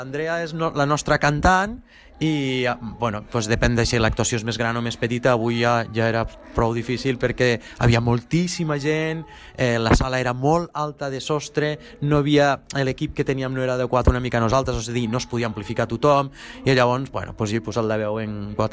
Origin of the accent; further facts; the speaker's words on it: Tarragona, Catalonia, Spain; now in Lleida, Spain; Jo visc ara a Lleida, sóc de Tarragona però visc a Lleida perquè tinc el meu punt de treball allí.